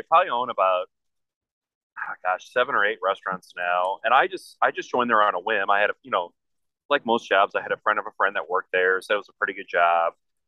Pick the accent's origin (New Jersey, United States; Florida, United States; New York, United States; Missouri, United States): Missouri, United States; St. Louis; I was born and raised in St. Louis, worked for Edward Jones, Mary.